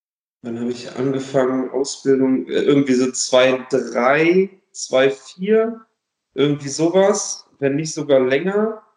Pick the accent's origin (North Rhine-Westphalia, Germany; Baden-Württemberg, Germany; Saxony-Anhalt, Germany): North Rhine-Westphalia, Germany; Leverkusen; ich komme ursprünglich aus Leverkusen, bin jetzt vor ein paar Jahren aber ins Schwabenland gezogen